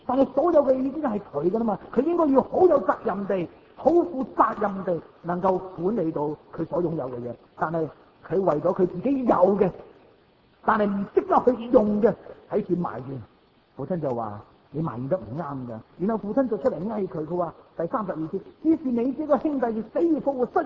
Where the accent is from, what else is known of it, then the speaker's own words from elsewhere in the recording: Shanghai, China; 我哋上海人有句说话话：手背又系肉，手掌又系肉。